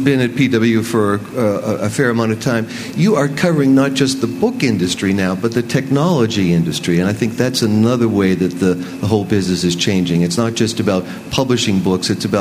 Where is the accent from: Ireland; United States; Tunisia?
Ireland; I'm an Irishman.